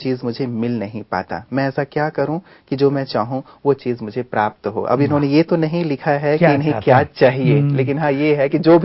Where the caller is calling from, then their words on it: Chalisgaon, Maharashtra, India; मैं 40 गांव से हूं।